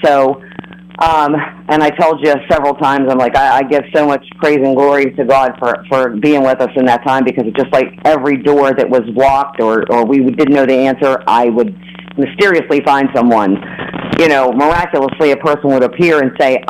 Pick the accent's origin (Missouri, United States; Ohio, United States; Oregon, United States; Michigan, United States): Ohio, United States; Bridgeport; I'm a native of the Ohio Valley. I grew up in Bridgeport up on Kirkland Heights. And when I was about 17 years old, my mom moved to Shadyside